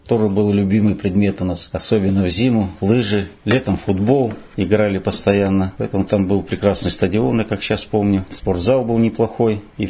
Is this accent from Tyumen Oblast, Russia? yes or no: yes; Tyumen Oblast, Russia; Да, Сладковский район – это не только родина, это вся жизнь здесь прошла. Родился в Минжинском совхозе, это был 1953 год.